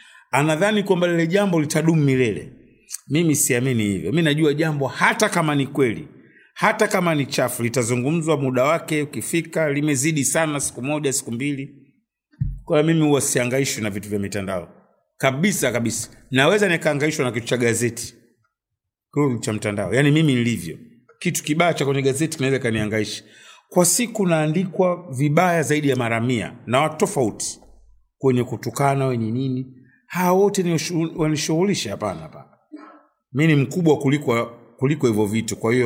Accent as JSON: {"language": "Swahili", "country": "Tanzania", "tie": "born or raised there", "said": "msemaji wa Simba, nimezaliwa na kukulia Tanzania"}